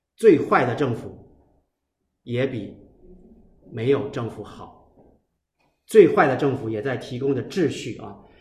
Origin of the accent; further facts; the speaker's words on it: China; 我们中国人经历过文化大革命，我们太懂这个了，什么东西都是大啊，什么东西都是从白手起家，重新另起炉灶，重搭起来啊。